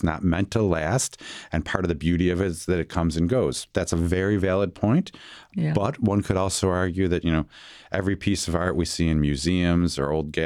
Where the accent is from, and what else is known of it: Buffalo, New York, United States; now in New Orleans, United States